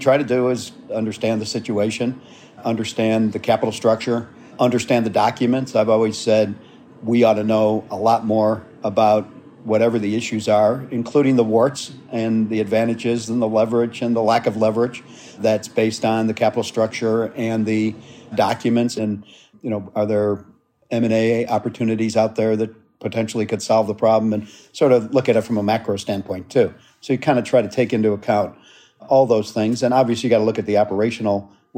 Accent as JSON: {"language": "English", "town": "Chicago", "region": "Illinois", "country": "United States", "tie": "born or raised there", "said": "I'm from Chicago. I always say I haven't gone far in life. I'm only three blocks from where I started. My parents still live in the house I grew up in, three blocks"}